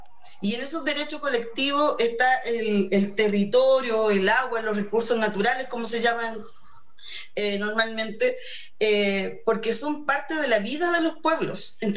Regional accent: Copiapó, Atacama, Chile; now in Coquimbo, Chile; Yo vivo ahora en la región de Coquimbo. Yo soy originaria de Copiapó, ¿ya? Y el pueblo Koya está reconocido territorialmente en la región de Atacama, en las provincias de Chañaral y en la provincia de Copiapó. Nosotros somos un pueblo transhumante

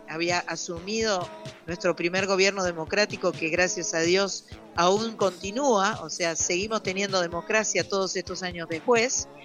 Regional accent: Argentina; Yo soy argentina

